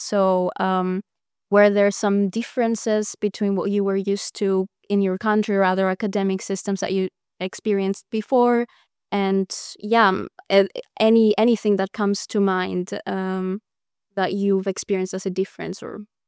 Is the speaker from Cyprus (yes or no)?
yes; Cyprus; Oh, I also wanted to say that I am also an international student and I come from Cyprus.